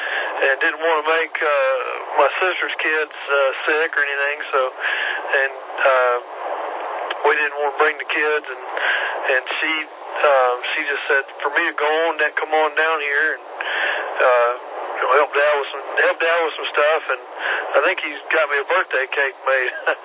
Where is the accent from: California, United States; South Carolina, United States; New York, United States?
South Carolina, United States; Greenville; now in Kentucky, United States; I'm from Greenville, but over off Hudson Road. But I live in Kentucky now. My family and everything still lives here